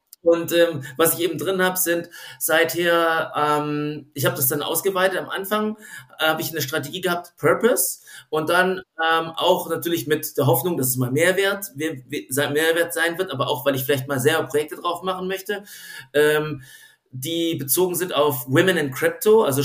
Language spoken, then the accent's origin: German; Stuttgart, Baden-Württemberg, Germany; es gab auch in Stuttgart, wo ich herkomme, gab es ein NFT-Treffen